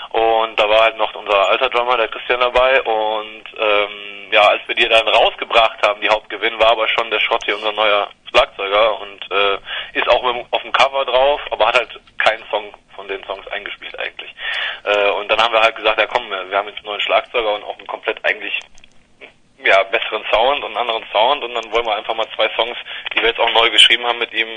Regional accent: Korschenbroich, North Rhine-Westphalia, Germany; wir hängen immer noch hier in dieser Kleinstadt rum, sag ich mal so. Wir kommen ja aus Korschenbruch und 30.000, 35.000 Einwohner und bis jetzt noch nicht wirklich rausgekommen

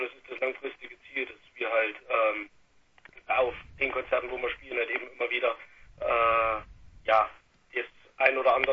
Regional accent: Friemar, Thuringia, Germany; der Bassist, der Schlagzeuger und ich, der Sänger, wir kommen aus Frima direkt

